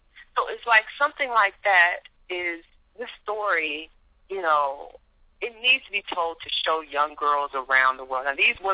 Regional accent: Washington, District of Columbia, United States; growing up in Washington, D.C.

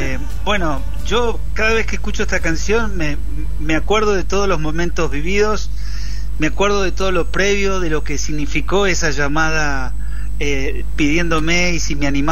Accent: San Nicolás, Buenos Aires Province, Argentina; moved away as an adult; now in Buenos Aires, Argentina; yo soy de San Nicolás, nací en San Nicolás, en la ciudad de San Nicolás, y a los 18 años me vine para Buenos Aires

